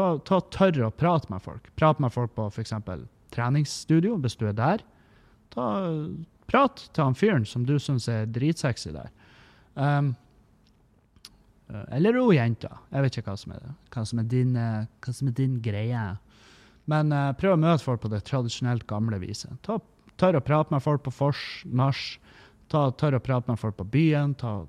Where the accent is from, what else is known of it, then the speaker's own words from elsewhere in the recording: Meløy, Nordland, Norway; den jævla brokoden i Meløy der jeg vokste opp